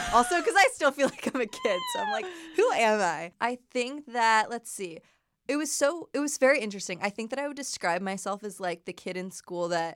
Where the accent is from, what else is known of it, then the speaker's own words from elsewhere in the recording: California, United States; also born or lived in North Carolina; But yeah, growing up in California is really hard and it's very competitive. And so my family really wanted my brothers and I to have a different experience. So we moved to North Carolina.